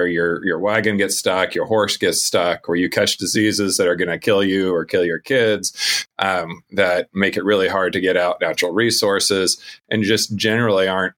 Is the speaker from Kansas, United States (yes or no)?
yes; Lawrence, Kansas, United States; I grew up in Lawrence, Kansas, and spent just a ridiculous amount of my childhood outside playing in streams, playing in the woods